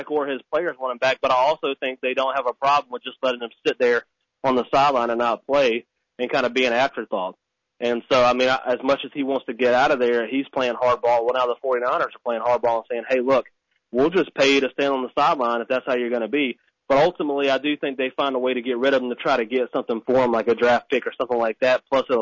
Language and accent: English; Charlotte, North Carolina, United States; obviously I'm born and raised in Charlotte